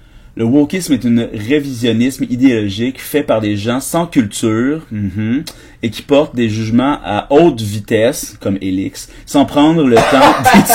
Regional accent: Quebec, Canada; moi, je suis un Québécois, là

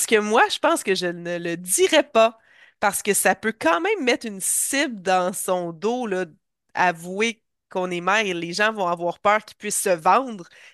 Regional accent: Quebec, Canada; On est originaire de l'Abitibi

